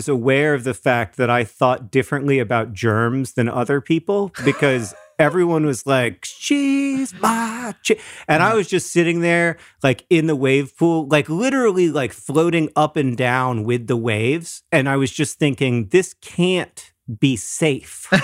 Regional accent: Orlando, Florida, United States; Yeah, I mean, we grew up in Orlando.

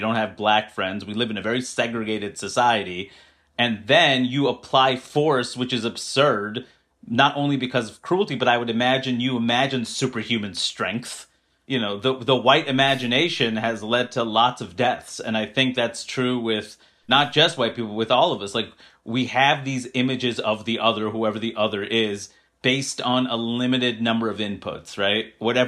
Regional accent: Queens, New York, United States; This isn't every place in the country, in the world, is not where I grew up in Queens, New York, right?

